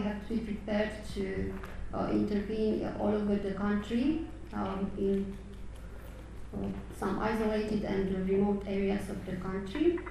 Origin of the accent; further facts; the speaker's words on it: Romania; I'm from Romania.